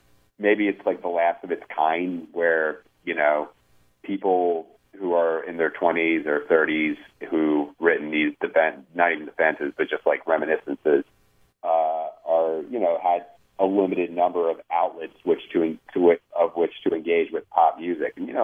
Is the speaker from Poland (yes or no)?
no; Stockbridge, Georgia, United States; I'm a people from Stockbridge, Georgia, believe me.